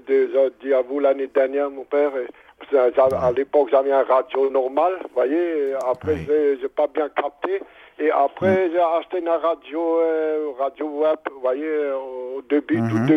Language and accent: French; Grand Est, France; Vous êtes toujours bienvenu chez nous en Alsace.